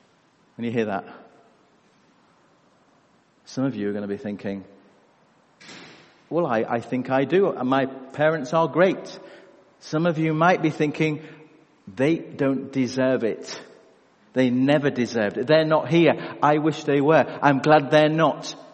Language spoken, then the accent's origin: English; United Kingdom; I used to go to Saudi Arabia quite a lot, the Kingdom of Saudi Arabia, and I was from the United Kingdom.